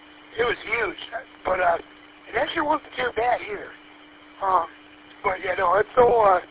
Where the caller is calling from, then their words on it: Michigan, United States; I'm like, Northern Oakland County, so do you know where Cook's Dairy is?